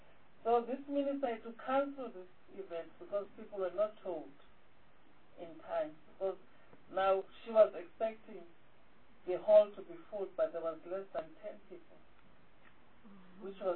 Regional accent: Western Cape, South Africa; I'm from the Western Cape.

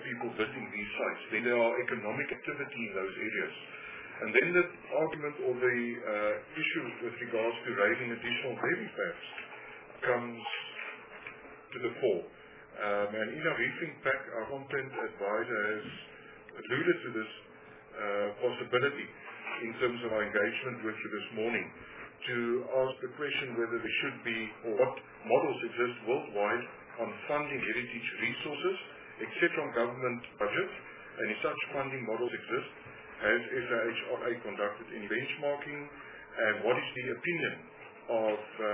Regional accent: Cape Town, Western Cape, South Africa; But I come from Cape Town, and so I would have that argument.

